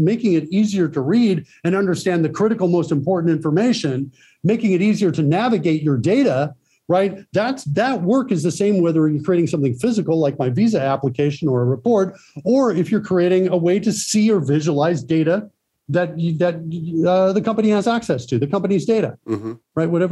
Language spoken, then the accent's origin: English; Spain; Hi, I'm from Spain, everybody.